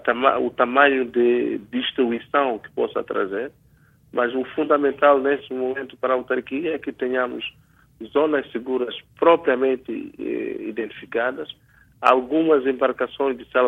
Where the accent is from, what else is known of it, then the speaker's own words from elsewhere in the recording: Mozambique; para nós como moçambicanos